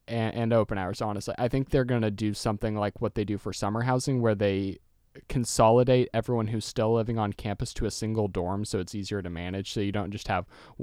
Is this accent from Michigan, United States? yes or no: no; Texas, United States; I'm from Texas, and apparently Texas A&M tweeted that they were able to move their labs online.